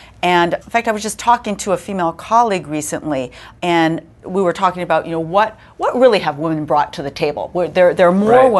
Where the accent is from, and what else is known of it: California, United States